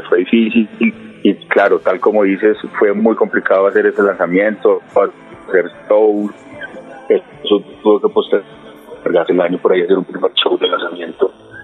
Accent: Andean region, Colombia; De la región de donde nosotros somos, del interior de Colombia, la zona andina, la zona de las montañas.

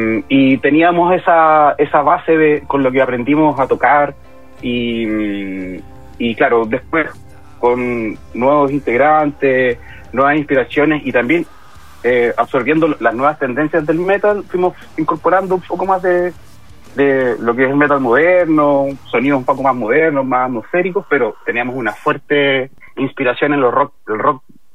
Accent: Santiago, Santiago Metropolitan, Chile; Sí, somos todos de Santiago, de distintas comunas, distintos sectores.

